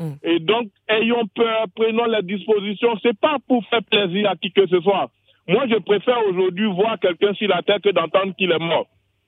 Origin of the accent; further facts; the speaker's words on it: Côte d’Ivoire; je suis originaire de la Côte d'Ivoire.